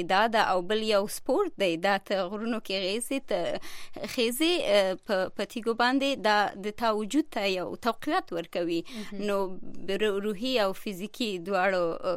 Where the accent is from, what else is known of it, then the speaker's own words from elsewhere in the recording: Afghanistan; now in Colorado, United States; زه اصلا د افغانستان نه یم او د څلور نیم کال کېږي چې په کالورادو کې اوسېږم